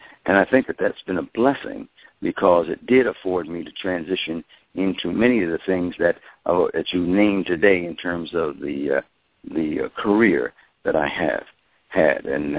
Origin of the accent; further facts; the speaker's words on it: New York, United States; I'm originally from New York, and I played in a band.